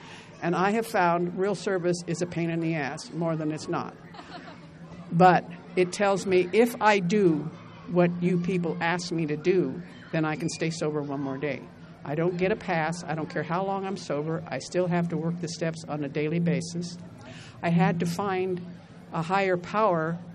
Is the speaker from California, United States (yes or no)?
yes; Fresno, California, United States; born there; I was born in Fresno, lived here my whole life, got sober, got drunk, all that stuff here.